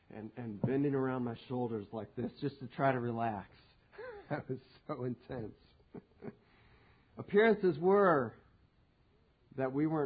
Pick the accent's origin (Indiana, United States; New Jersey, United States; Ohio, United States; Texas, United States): Ohio, United States; I grew up outside Columbus, Ohio, rooting for Ohio State from the time I was a little boy